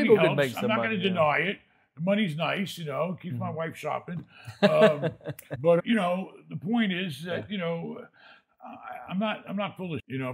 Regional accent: New York, United States; Similar story to me, because growing up in New York, I'd be dead by now.

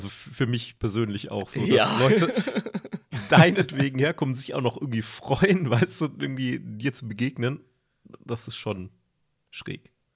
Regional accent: Swabia, Germany; Ich komme ja ursprünglich, ne, aus dem Schwabenland.

